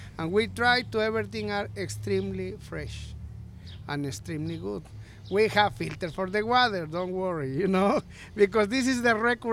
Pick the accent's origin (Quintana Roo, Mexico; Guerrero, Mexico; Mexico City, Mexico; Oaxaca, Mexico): Guerrero, Mexico; Zihuatanejo; English is a second language; also born or lived in Chilpancingo; now in Todos Santos, Mexico; I was born in Chilpancingo, Guerrero, but I spent 20 years in Zihuatanejo, Guerrero, you know.